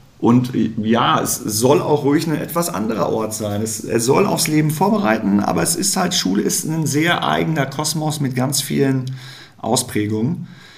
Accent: Soest, North Rhine-Westphalia, Germany; Also ich bin in der Kreisstadt in Soest groß geworden

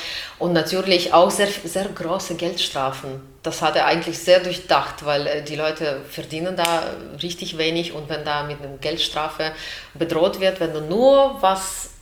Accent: Belarus; ich komme aus Belarus.

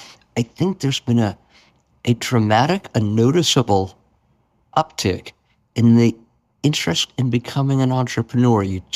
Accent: United States; this is a case where I'm not afraid to admit as an American

